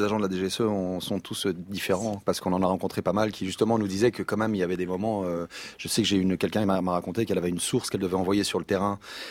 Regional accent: Belgium; Chez nous, en Belgique

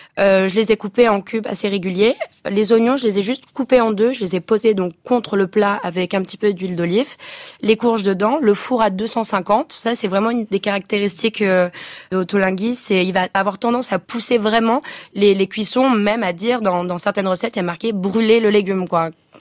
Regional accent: Nice, Provence-Alpes-Côte d'Azur, France; issue d'une famille juive. Papa qui est né au Maroc, maman qui a grandi en Israël. Et bon, moi, je suis de Nice, sud de la France, mais j'ai été bercée par tout ça, par les traditions, par les fêtes juives

